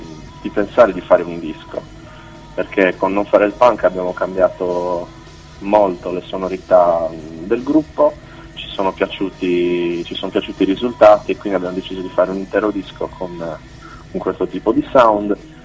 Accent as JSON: {"language": "Italian", "region": "Sicily", "country": "Italy", "said": "ma noi come siciliani, quindi ce l'hanno fatto alcuni siciliani"}